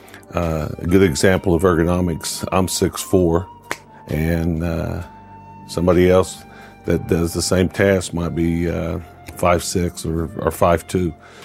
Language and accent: English; Oklahoma, United States; I grew up in Oklahoma, went to Oklahoma University on a football scholarship